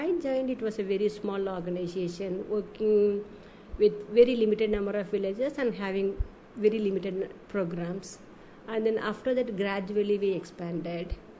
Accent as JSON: {"language": "English", "region": "Puducherry", "country": "India", "said": "I'm not an Aurovillian. I come from Pondi. Previously, I was living in the villages."}